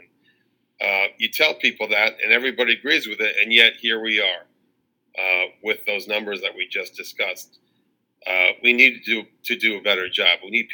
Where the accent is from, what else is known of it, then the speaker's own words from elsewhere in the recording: New York City, New York, United States; And I'm in New York. I grew up in New York City, so I haven't been a fan of Donald Trump for a long time.